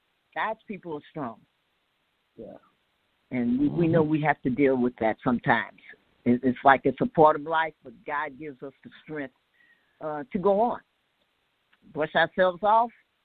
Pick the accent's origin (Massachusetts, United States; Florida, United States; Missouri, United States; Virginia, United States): Missouri, United States; St. Louis; St. Louis, Missouri.